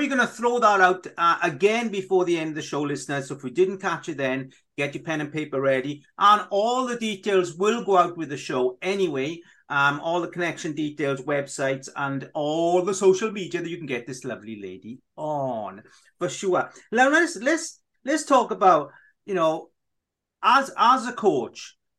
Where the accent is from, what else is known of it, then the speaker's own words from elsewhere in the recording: Wales, United Kingdom; It's because I'm Welsh speaking also. We do see letters in a different way, you know, we really do.